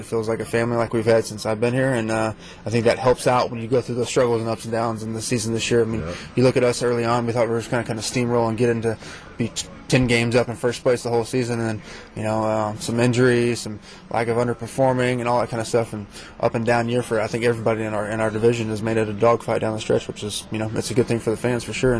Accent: Texas, United States; Growing up in Texas in a small town, my dad, he worked 60 hours a week at a fiberglass plant.

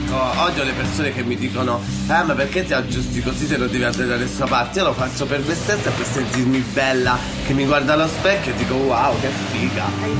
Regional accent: Apulia, Italy; ho 23 anni e vengo dalla provincia di Foggia.

